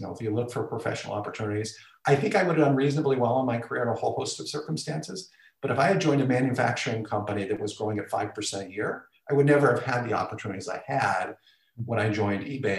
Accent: Seattle, Washington, United States; And the closest McKinsey office to my hometown of Seattle was San Francisco.

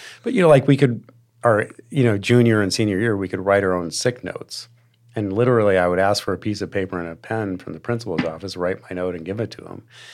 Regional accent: New Hampshire, United States; Yes, I'm from New Hampshire. I grew up in a very small town. It was an island that made up Portsmouth Harbor. And right across the river was the nuclear sub base.

